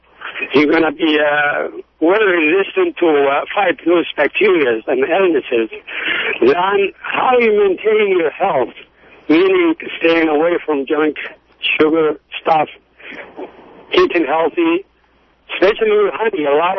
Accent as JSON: {"language": "English", "country": "Yemen", "second_language": "English", "lives_now": "Berkeley, United States", "said": "I'm originally from Yemen. I'm a beekeeper in Berkeley for a while."}